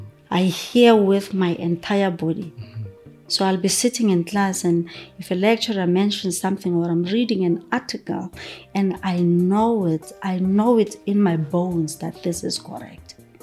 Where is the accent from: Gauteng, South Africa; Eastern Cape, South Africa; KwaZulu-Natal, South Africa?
Gauteng, South Africa; Mabopane; when I was growing up in Mabopane, no TV, nothing.